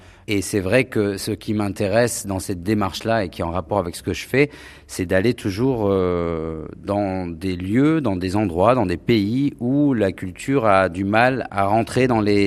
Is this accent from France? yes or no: yes; France; born there; je suis d'origine algérienne, même si je suis né en France, que moi je viens d'un milieu défavorisé.